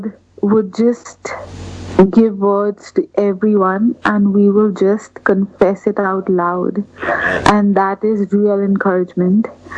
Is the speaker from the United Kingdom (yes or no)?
no; New Delhi, Delhi, India; So I'm from India, New Delhi, and … I'm Priya's friend.